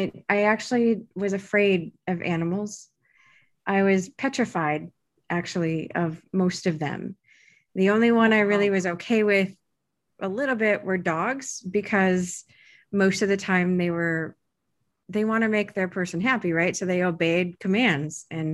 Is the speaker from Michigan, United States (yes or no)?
no; North Dakota, United States; I grew up in North Dakota, so there's plenty of snow in the winter.